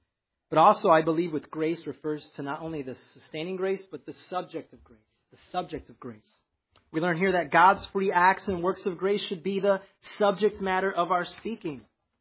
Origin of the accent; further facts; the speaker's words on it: Chicago, Illinois, United States; Growing up in Chicago, I saw a lot of street evangelism.